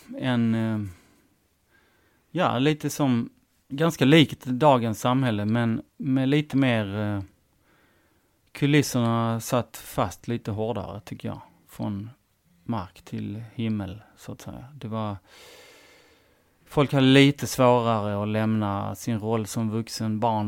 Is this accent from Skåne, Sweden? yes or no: yes; Helsingborg, Skåne, Sweden; born there; jag är född på Söder i Helsingborg då, som nu då är en stadsdel i Helsingborg där budgeten absolut inte är speciellt hög, så att säga. Men det ligger ju ändå inne i stan. Och arbetarklass är väl ett mest enklaste sättet att beskriva det